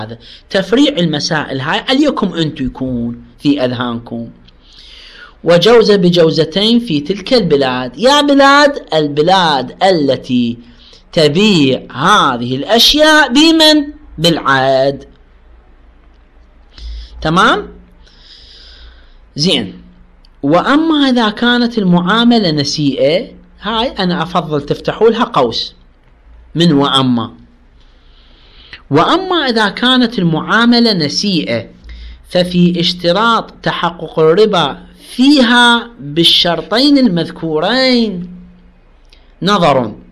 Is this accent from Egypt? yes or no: no; Iraq; الأقمشة الآن الأقمشة تباع عندنا بالعراق بالأمتار